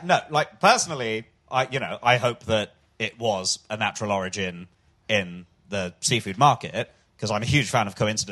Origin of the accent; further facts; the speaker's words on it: London, United Kingdom; I'm a Londoner, Billingsgate, right?